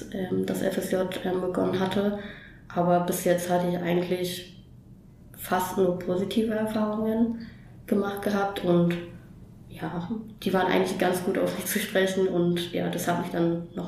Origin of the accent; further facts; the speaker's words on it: Berlin, Germany; ich komme ja auch ursprünglich aus Berlin.